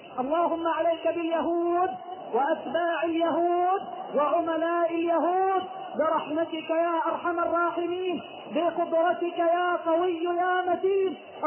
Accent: Egypt

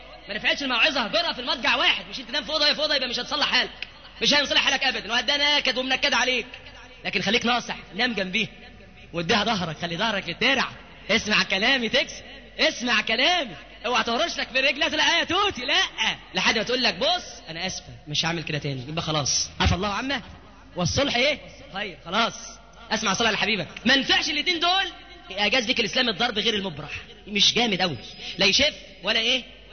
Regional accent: Egypt; ده خفيف مش موجود عندنا في مصر

